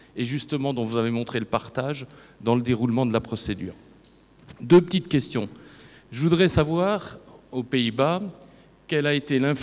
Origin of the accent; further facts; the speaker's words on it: France; Il me semble que chez nous, en France, on évoluera en termes d'équipe de travail autour du magistrat